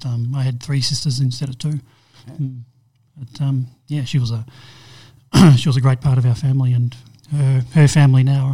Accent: Doncaster, Victoria, Australia; In the exotic eastern suburbs of Melbourne. I grew up in Doncaster. I will say a little pocket of Doncaster. It was a little sort of a German enclave.

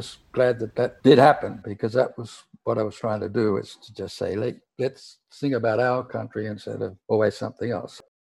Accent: Australia; born there; I was born in Australia, of course, and went overseas after I did my national service. So when I came back to live in Australia

